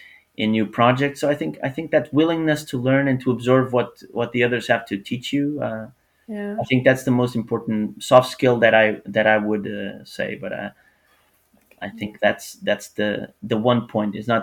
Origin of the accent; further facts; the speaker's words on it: Portugal; English is a second language; moved away as an adult; also born or lived in Canada; now in United States; when I moved from Canada to the US, I just give a practical example. I moved in April. Mm-hmm. And I wanted to have a vacation in August, because that's what we do in Portugal.